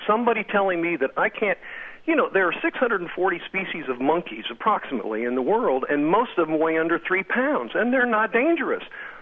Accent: Kansas City, Missouri, United States; When I was a child growing up in Kansas City, Missouri, they used to let kids, this is about late 1950s, go to the zoo

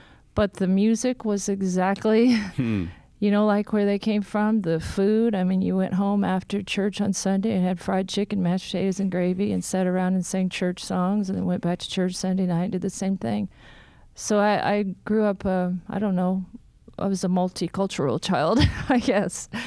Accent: California, United States; parents were, you know, in their 50s when they moved to California. So I very much have, even though I grew up in the West, which I you know, have no complaints about.

